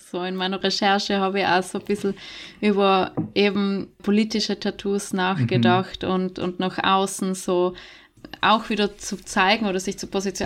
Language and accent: German; Trentino-Alto Adige, Italy; Also bei uns in Südtirol sagt man zu denen Schwarzbär.